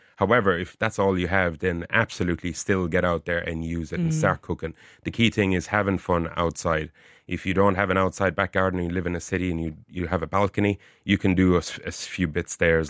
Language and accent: English; Munster, Ireland; down at the country house in Kerry, because I'm originally from Kerry.